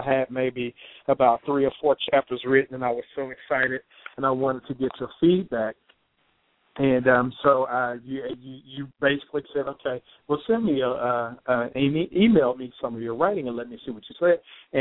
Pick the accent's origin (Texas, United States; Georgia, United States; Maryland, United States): Georgia, United States; Atlanta; also born or lived in Charlotte; I'm an Atlanta native, originally from Charlotte, but I grew up in Atlanta.